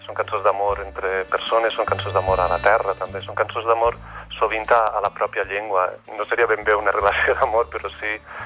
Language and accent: Catalan; Benifairó de la Valldigna, Valencian Community, Spain; Soc valencià, soc d'un poble prop de Gandia, que es diu Benifairó de la Valldigna, a la comarca de la Safor.